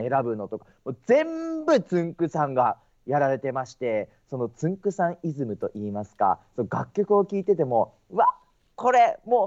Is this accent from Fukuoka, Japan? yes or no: no; Nagoya, Aichi, Japan; 地元名古屋で一番大きな会場である名古屋ドームでの単独ライブですかね。